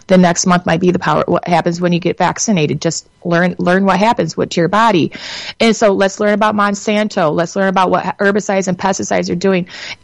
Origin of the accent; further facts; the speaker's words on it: Battle Creek, Michigan, United States; There was like all these people came into Battle Creek, Michigan, my hometown, guys.